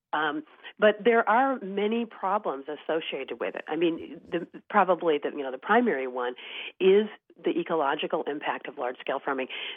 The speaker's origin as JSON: {"language": "English", "region": "Michigan", "country": "United States", "lives_now": "California, United States", "said": "And I'm from Michigan myself, so I really understand the agriculture of the Upper Midwest and really appreciate it. And, of course, I live in California"}